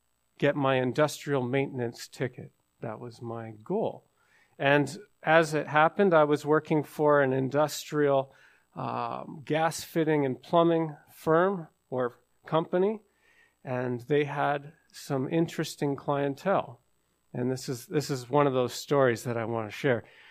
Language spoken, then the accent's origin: English; British Columbia, Canada; I'm not from Newfoundland. I'm from British Columbia, and I've come a long ways and a long journey, which has taken many years, eight, maybe even going on 10. I became a Christian in 2011.